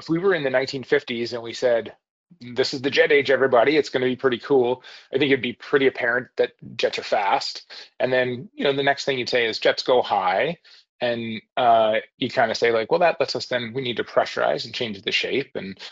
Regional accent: Cleveland, Ohio, United States; So by age of 9 or so, I was mowing lawns to earn money, growing up in the Cleveland area

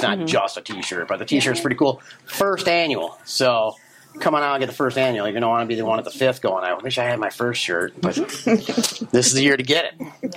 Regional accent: Michigan, United States; Yeah, I forgot we're from Michigan. We got to say Meijer's.

